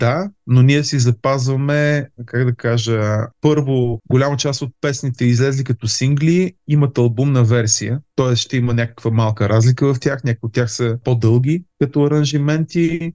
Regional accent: Pomorie, Burgas Province, Bulgaria; Аз съм от Поморие.

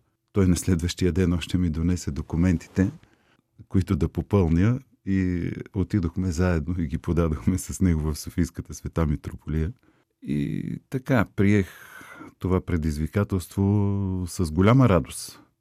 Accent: Sandanski, Blagoevgrad Province, Bulgaria; Още като дете, като учих в моя роден град Сандански

